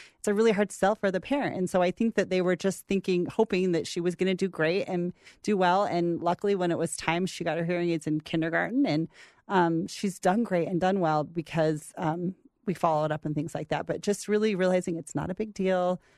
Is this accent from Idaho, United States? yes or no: yes; Boise, Idaho, United States; I grew up here in Boise. I remember going to my first concert as a teenager